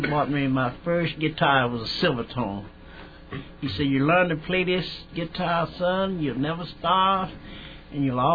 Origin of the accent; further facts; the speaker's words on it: Boley, Oklahoma, United States; No, I'm from a small town, Boley, Oklahoma.